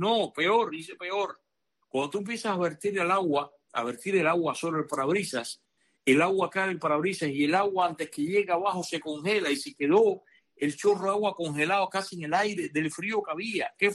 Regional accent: Cuba; now in Miami, United States; yo soy una persona cubano tropical, como tú que me estás escuchando, y aparte de eso vivo en Miami

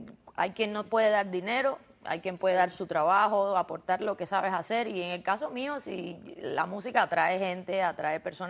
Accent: Cuba; now in Miami, United States; en el caso mío, que soy cubana y llevo aquí voy a cumplir 23 años.

